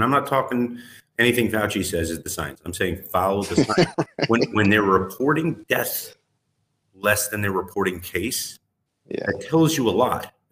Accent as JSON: {"language": "English", "town": "New York City", "region": "New York", "country": "United States", "tie": "born or raised there", "said": "Well, so as a New Yorker, I grew up in East Village when it was still punk rock."}